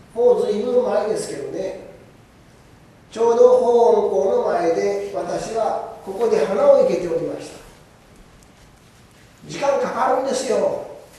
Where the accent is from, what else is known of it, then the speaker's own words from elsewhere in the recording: Yamada, Miyazaki, Japan; moved away; あなたはご出身はどこですかと言った。宮崎県、その頃は北諸方郡山田町ですが